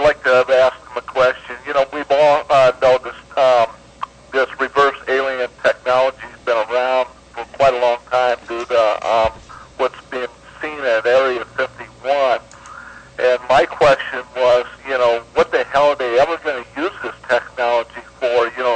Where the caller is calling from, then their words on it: Phoenix, Arizona, United States; calling from Phoenix.